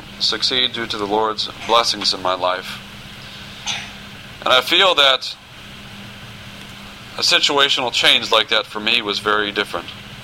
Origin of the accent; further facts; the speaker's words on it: Texas, United States; I was born and raised in Texas, but I did go back to graduate school in Texas, so that was a familiar surrounding.